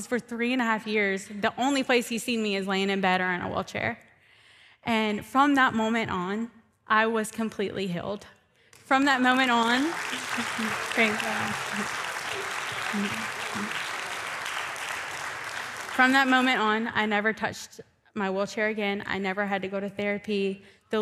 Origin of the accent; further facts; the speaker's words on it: Louisiana, United States; And we're from South Louisiana, and there's no time in July that's nice outside, not even in the morning.